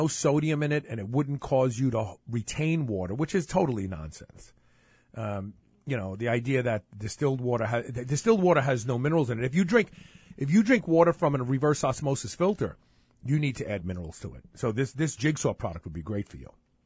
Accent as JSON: {"language": "English", "town": "Brooklyn", "region": "New York", "country": "United States", "said": "Because I'm from Brooklyn. And I'm proud of it."}